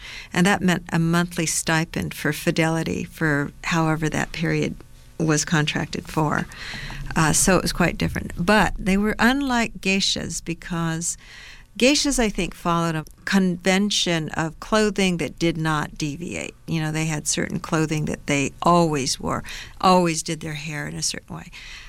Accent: United States; The other is I'm an American, and I have that point of view, and when I go to China, I take that with me.

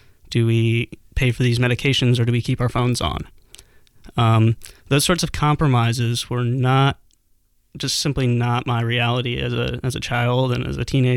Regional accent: New York, United States; now in Portland, United States; I came out here shortly after all that happened. I grew up in the New York area, so I was looking for a lower cost of living.

